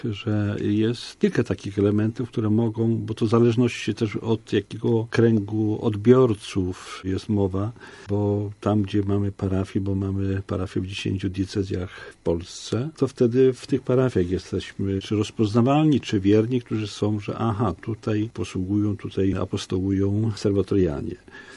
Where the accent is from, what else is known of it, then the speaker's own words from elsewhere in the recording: Świętokrzyskie Voivodeship, Poland; rodem jestem z diecezji kieleckiej, gdzie nie ma salwatorianów.